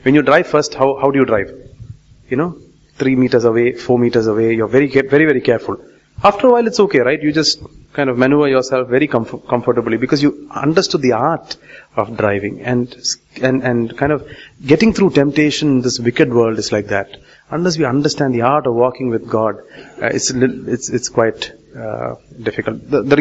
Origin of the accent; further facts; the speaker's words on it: Tiruvalla, Kerala, India; Okay, I grew up in Tiruvalla as the son of a preacher.